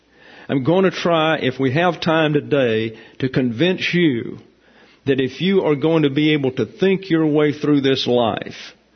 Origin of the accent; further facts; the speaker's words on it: the South, United States; I was raised in the South